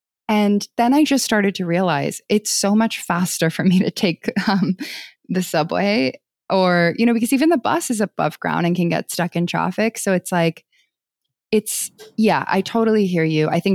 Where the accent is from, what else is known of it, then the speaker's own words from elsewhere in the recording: East Coast, United States; also born or lived in England / Singapore; I'm from the East Coast. I mean, I lived in England growing up and I lived in Singapore, but this was a kind of landscape I had never seen.